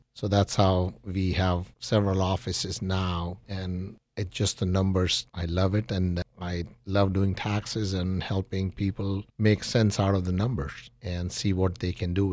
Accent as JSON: {"language": "English", "town": "Mumbai", "region": "Maharashtra", "country": "India", "moved": "as an adult", "lives_now": "United States", "said": "I'm from Mumbai, India. Mm-hmm. I came to U.S. in 1997."}